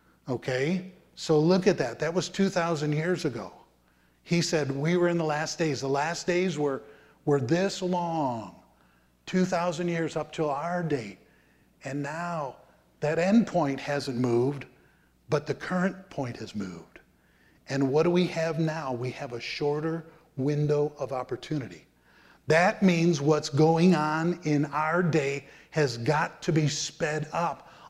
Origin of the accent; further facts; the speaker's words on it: North Tonawanda, New York, United States; when I was growing up in North Tonawanda, New York, it used to make me feel really good to play out in the street.